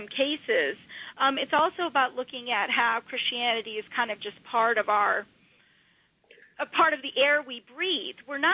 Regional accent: Georgia, United States; now in New Jersey, United States; Yeah, I when I grew up in Georgia, you couldn't buy alcohol on Sundays, and now it has changed somewhat. But, you know, I'm in northern Jersey, and in Bergen County

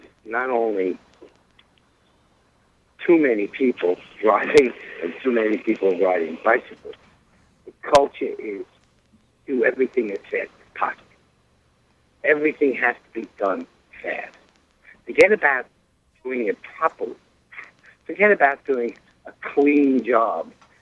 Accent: New Jersey, United States; I'm from New Jersey.

